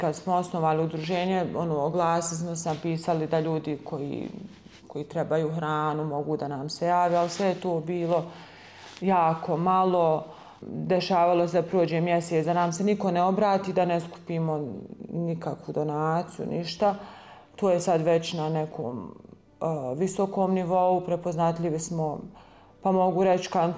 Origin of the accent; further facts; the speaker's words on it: Stranjani, Federation of Bosnia and Herzegovina, Bosnia & Herzegovina; Ja sam rođena u Straljanima ovdje pored Zenice, osnovna škola Ahmed Murad Begović. Završila sam srednju ekonomsku školu u Zenici.